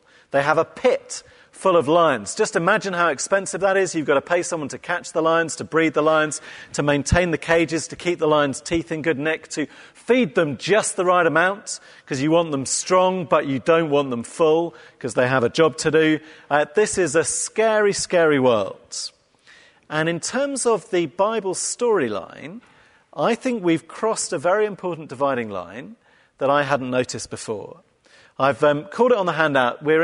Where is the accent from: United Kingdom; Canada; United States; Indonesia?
United Kingdom; England; We're English people aren't very good at imagining being conquered